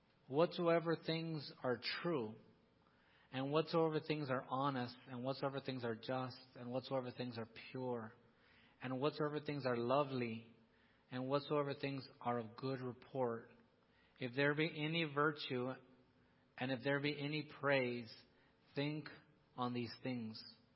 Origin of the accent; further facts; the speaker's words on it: Donna, Texas, United States; I grew up here in Donna, 25th Street, close enough to East Donna, where the bad side of town, where there was a lot of drugs and violence in that area. But we were just outside of it. But we grew up there.